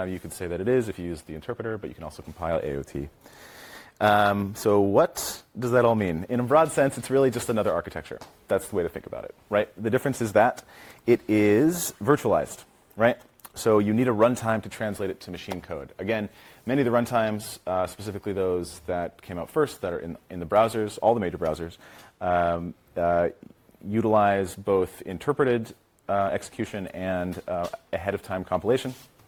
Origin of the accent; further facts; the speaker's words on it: Chicago, Illinois, United States; So also, I'm from Chicago. That's where I live. And I run the WASM Chicago group.